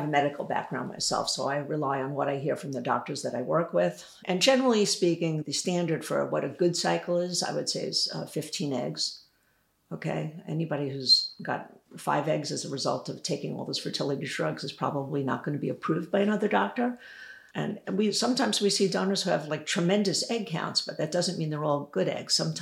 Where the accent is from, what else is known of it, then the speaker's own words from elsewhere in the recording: New York, United States; I said, I'm from New York. You can tell me anything.